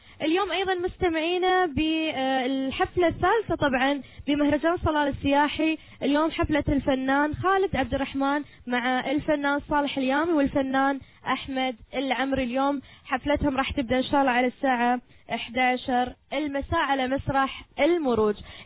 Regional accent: Muscat, Muscat Governorate, Oman; لان عندنا صيف في مسقط، حر كثير عندنا في مسقط

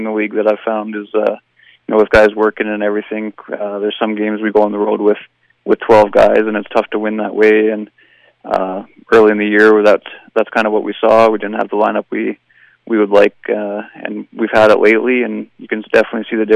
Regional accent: Hay Lakes, Alberta, Canada; also born or lived in Camrose, Canada; From Hay Lakes, small town just north of Camrose, and I played all my minor hockey in Camrose before going to Fort Mac for junior, and then back to Camrose for university.

